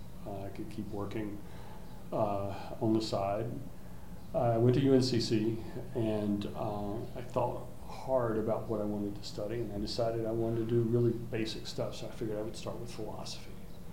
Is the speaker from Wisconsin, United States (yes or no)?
no; Kings Mountain, North Carolina, United States; So I grew up in Kings Mountain, North Carolina, which in those days was a cotton mill town.